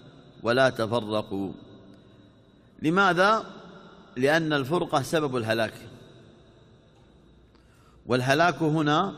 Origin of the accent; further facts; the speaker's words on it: Saudi Arabia; في بلادنا المملكة العربية السعودية، ونحن من شمالها إلى جنوبها ومن شرقها إلى غربها جماعة واحدة، جماعة واحدة، كبارها صغارها ذكورها إناثها أغنياءها فقراءها، كلنا من هذا البلد.